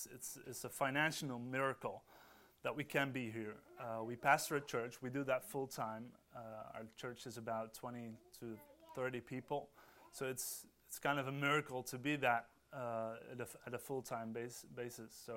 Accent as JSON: {"language": "English", "country": "Netherlands", "second_language": "English", "said": "You probably, not everybody knows me, but I'm from the Netherlands."}